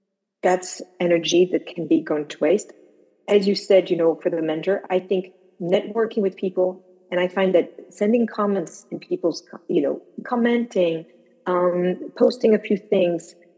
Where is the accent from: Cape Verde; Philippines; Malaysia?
Malaysia; also born or lived in Morocco; now in New York City, United States; I was born in Morocco, and then I was raised in Malaysia, and then I worked in the US and in Latin America.